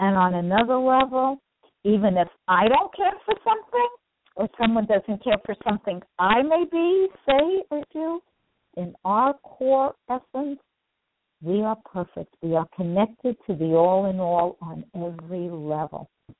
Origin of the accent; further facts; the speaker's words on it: New York, United States; I'm from New York, I still heard a whole lot of junk from people of various colors